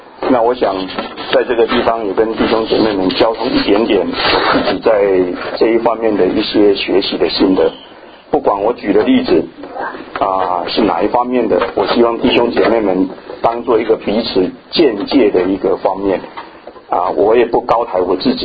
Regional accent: China; moved away as an adult; now in United States; 我们中国人有一个困扰，我们在特别是我们现在人在美国，我们大概我们都算第一代，也就是说我们不是土生土长的华人。

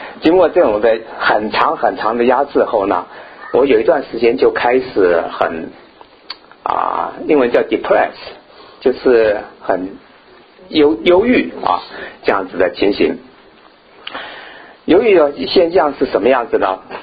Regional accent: Taiwan; 我想大家都知道我的背景，我是从台湾出来的啊。

